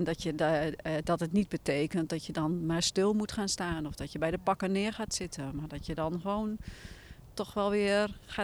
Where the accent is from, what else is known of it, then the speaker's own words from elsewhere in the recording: Groningen, Netherlands; Ik ben zelf opgegroeid in Groningen.